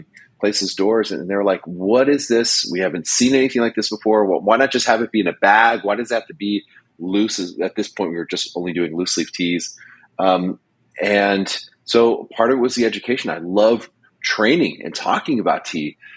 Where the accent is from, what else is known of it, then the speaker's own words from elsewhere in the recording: United States; I'm an American.